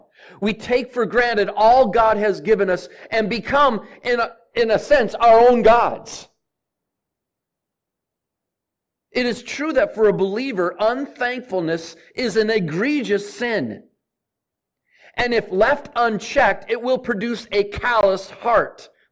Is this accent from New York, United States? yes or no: yes; Rochester, New York, United States; I lived next to one growing up in Rochester.